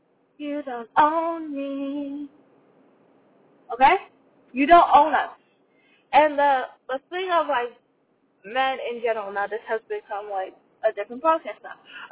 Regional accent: Montreal, Quebec, Canada; I am a nobody from Montreal. Okay? I am a nobody from Canada.

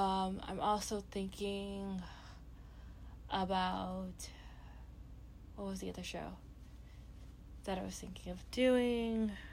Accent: Canada; because I'm Canadian. My Canada Day was Wednesday

